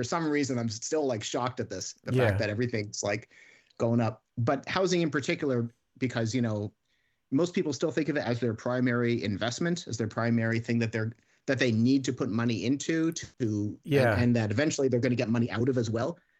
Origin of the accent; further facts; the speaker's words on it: Montreal, Quebec, Canada; I grew up in Montreal, so it's quite a different city than Toronto.